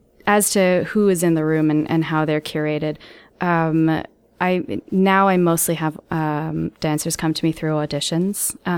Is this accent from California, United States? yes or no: yes; Los Angeles, California, United States; also born or lived in England; So I was born in Los Angeles. My whole family's English. I went back and forth between Los Angeles and a few places in England as a kid.